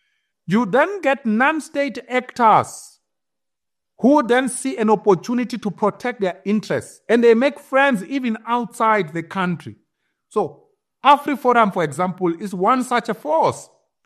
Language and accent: English; South Africa; They are South Africans. They are Africans. They're as South African as I am.